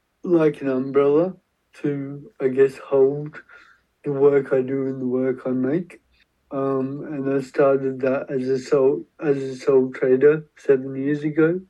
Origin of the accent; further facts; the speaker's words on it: Whyalla, South Australia, Australia; Yeah, so I'm from South Australia originally, from Whyalla, which is 5 hours northwest of Adelaide.